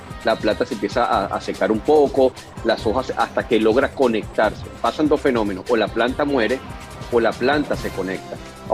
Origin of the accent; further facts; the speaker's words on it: Venezuela; Creo que parte del venezolano, como pocos latinoamericanos, tiene un arraigo o tenía un arraigo extremadamente grande con su tierra. Éramos la gente que iba a todos lados del mundo, pero siempre terminaba regresando a lo que consideramos el mejor país del mundo.